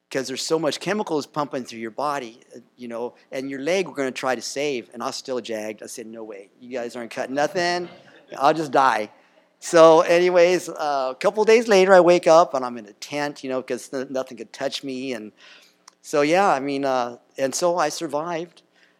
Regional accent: Los Angeles, California, United States; Well, we grew up in the Watts riots, 1966 or something like that. I was like, you know, fourth grade.

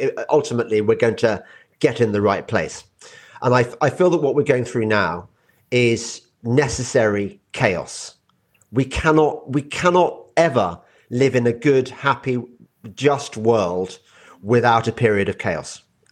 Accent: West Midlands, United Kingdom; I come from the Midlands. My dad is Birmingham, my mother's Black Country.

